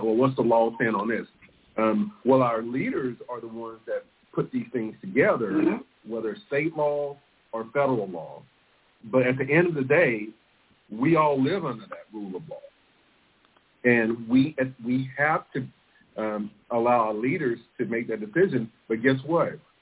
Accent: Waco, Texas, United States; I grew up in Pecan Gardens, and then we moved over on Preston Street.

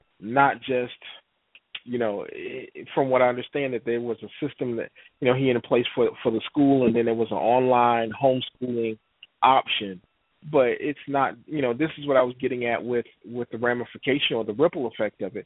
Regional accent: Miami, Florida, United States; I lived in growing up in Miami, and I was saying, looking at some of the things that was happening, and I said to, remember saying to my grandma, you know, I want to move to the north where everything is good.

